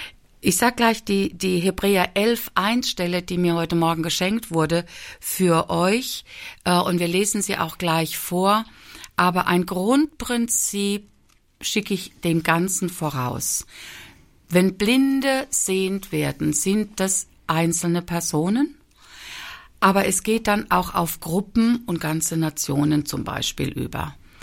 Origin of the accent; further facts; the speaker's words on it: Israel; German is a second language; now in Germany; Grüße aus Israel. Grüße aus Deutschland. Von dort komme ich, sowohl aus Israel wie auch aus Deutschland.